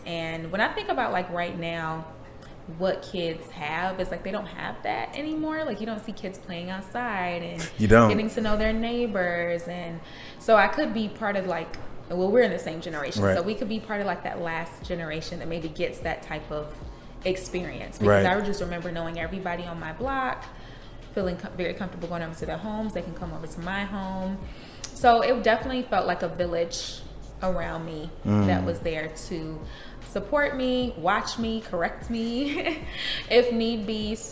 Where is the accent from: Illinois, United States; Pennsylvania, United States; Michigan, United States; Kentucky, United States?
Michigan, United States; Detroit; Yes, I'm from Detroit. So it was cold. It's nice to be down here because it's a bit warmer.